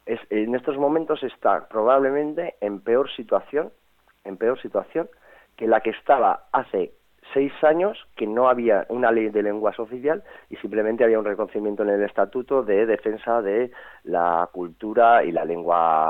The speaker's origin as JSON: {"language": "Spanish", "region": "Aragon", "country": "Spain", "first_language": "Aragonese", "lives_now": "Zaragoza, Spain", "said": "yo por ejemplo soy aragonés o falán, soy hablante de aragonés, y el aragonés no lo puedo emplear, no sirve para nada más que en mi ámbito familiar."}